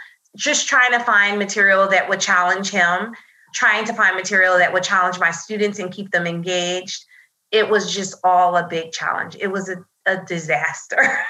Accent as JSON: {"language": "English", "region": "New Jersey", "country": "United States", "said": "I'm from New Jersey. So I remember looking at New York and New Jersey and talking to a lot of my family"}